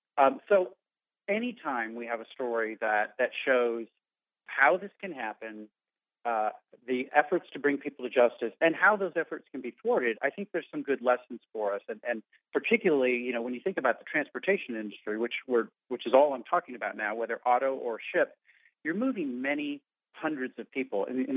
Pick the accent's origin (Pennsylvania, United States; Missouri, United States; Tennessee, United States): Missouri, United States; St. Louis; also born or lived in Chicago; I grew up in St. Louis, lived and worked in Chicago for about 7 or 8 years with the Wall Street Journal